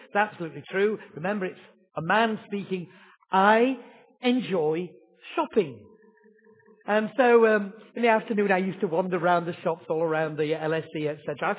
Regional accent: Yorkshire and the Humber, United Kingdom; but I am from Yorkshire, and the card was £2.50.

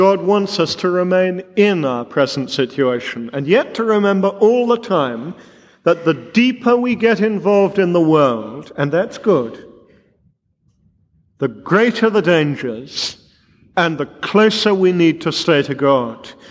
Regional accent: London, United Kingdom; … that I love London town.

